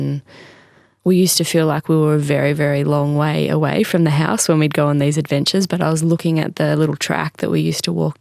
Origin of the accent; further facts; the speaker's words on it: Kinglake, Victoria, Australia; and I grew up in Kinglake.